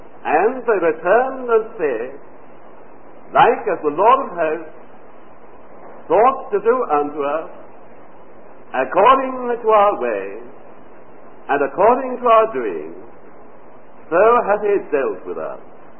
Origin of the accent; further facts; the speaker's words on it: the South, United States; accent: southern; Well, if you don't understand my southern accent, please stop.